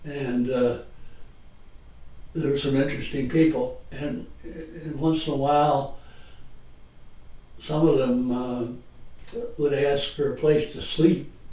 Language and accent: English; New York, United States; the traffic, you know, became a main east-west artery here in New York.